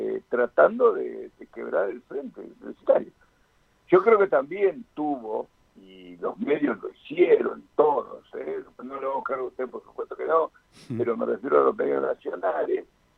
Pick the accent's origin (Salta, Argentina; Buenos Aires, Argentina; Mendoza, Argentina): Buenos Aires, Argentina; now in La Plata, Argentina; yo soy porteño.